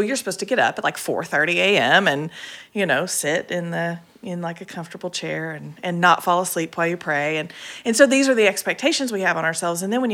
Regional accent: Nashville, Tennessee, United States; and we were like, "Oh, we're both from Nashville. Like, we should meet."

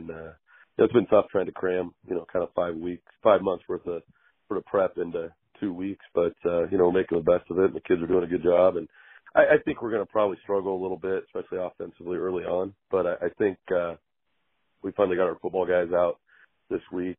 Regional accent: Clatskanie, Oregon, United States; he's from Astoria, I'm from Clatskanie, and so we kind of grew up in a similar, you know, kind of a similar setting.

